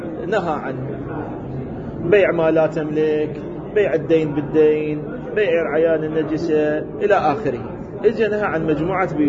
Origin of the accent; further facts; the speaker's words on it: Saudi Arabia; عندنا بالسعودية